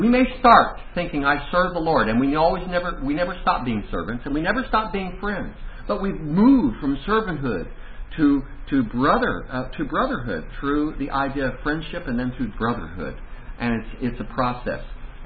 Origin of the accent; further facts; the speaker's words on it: Indiana, United States; I'm from Indiana